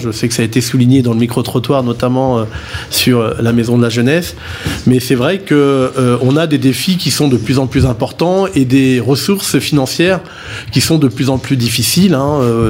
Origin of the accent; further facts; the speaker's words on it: Limay, Île-de-France, France; quand on a grandi à Limay, on a un fort attachement pour sa commune, hein, dont je fais évidemment partie.